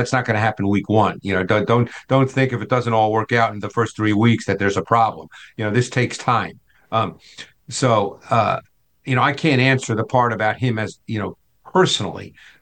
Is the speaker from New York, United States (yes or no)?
yes; Queens, New York, United States; But I grew up as a baseball guy. I grew up in Queens in New York. My high school did not have a football team.